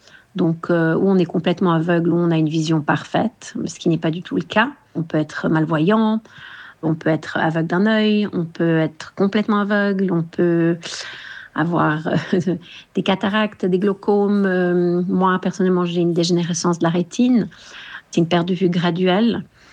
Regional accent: Lausanne, Vaud, Switzerland; also born or lived in Geneva; Je suis née à Genève, j'ai grandi à Lausanne

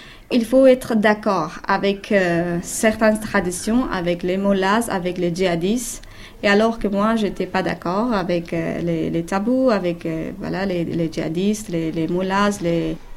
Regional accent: Afghanistan; French is a second language; moved away as an adult; now in France; j'ai 29 ans. Je viens d'Afghanistan et depuis presque 3 ans, je suis en France.

